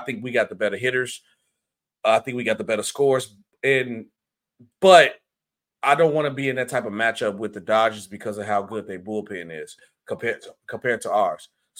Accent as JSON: {"language": "English", "town": "Chicago", "region": "Illinois", "country": "United States", "said": "Like, I'm from Chicago."}